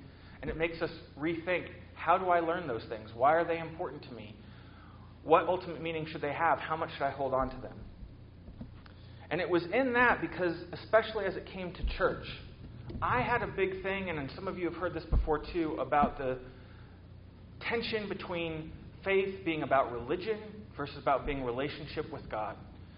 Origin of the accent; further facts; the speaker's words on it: Columbus, Ohio, United States; I didn't really think about the ways that I knew the words to … when I grew up in Columbus